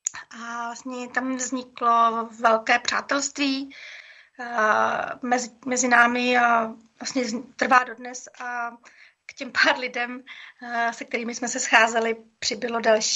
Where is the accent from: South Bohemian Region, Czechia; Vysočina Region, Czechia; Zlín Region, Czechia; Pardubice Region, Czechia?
South Bohemian Region, Czechia; že bych moc rádi dělali to, co my u nás na Jihu Čech